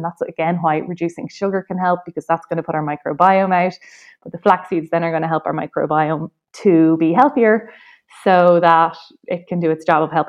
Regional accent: Ireland; just being an Irish, two Irish ladies on an Irish podcast

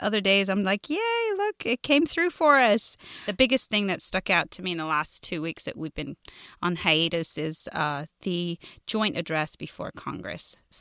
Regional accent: United Kingdom; accent: British; now in United States; I grew up with a very British accent as a kid, moved to the U.S. about 20-odd years ago, more than 20-something years ago.

